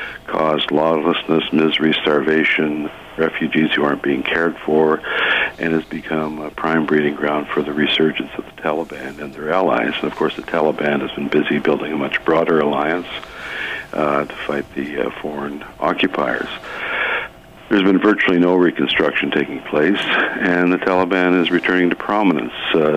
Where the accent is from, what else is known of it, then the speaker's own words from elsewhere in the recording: Canada; for me, as a Canadian